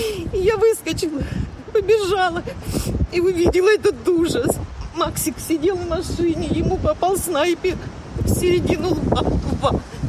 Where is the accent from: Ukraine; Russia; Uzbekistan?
Ukraine; Donetsk, Donetsk Oblast; moved away as an adult; Я вообще-то из Донецка, я дончанка. И я в 14 году вынуждена была уехать